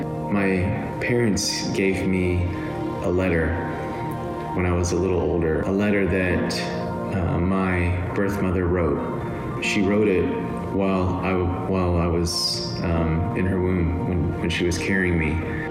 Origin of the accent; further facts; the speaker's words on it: Rock Hill, South Carolina, United States; born there; I was born on January 3rd, 1985 in Rock Hill, South Carolina.